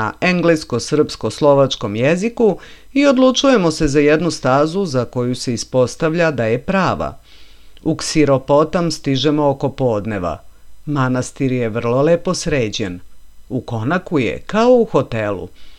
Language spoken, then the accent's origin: Serbian; Serbia; Pita odakle smo i na naše iznenađenje primećujemo ozareno lice kada je shvatio da dolazimo iz Srbije.